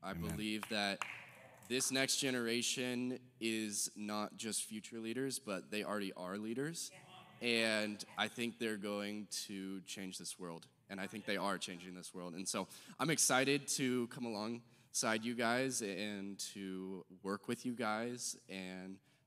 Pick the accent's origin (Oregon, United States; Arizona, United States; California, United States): Oregon, United States; Salem; I'm from Salem, Oregon. I grew up there for 19 years